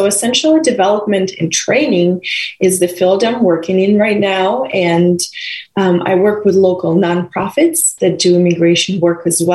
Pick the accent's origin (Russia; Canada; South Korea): Russia; English is a second language; also born or lived in Oregon / Florida; now in United States; I was born and raised in Russia. And about 10 years ago, I moved from Russia to the U.S. With limited English proficiency.